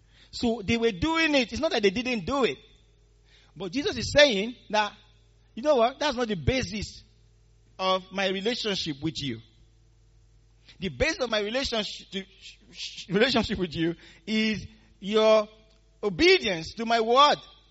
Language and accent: English; Nigeria; When I was growing up in Nigeria, there's something called adulterated fuel.